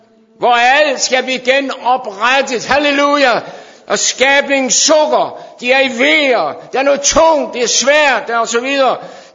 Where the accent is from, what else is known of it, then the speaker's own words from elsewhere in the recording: Herning, Central Denmark Region, Denmark; Så jeg kom så levende med tilbage hjem til mit barndomshjem i Herning.